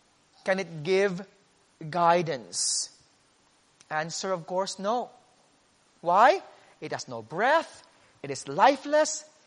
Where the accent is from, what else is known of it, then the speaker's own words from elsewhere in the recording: Iloilo City, Western Visayas, Philippines; those two big cities, Cebu and then my hometown, Iloilo City, will have a festivity celebrating the baby Jesus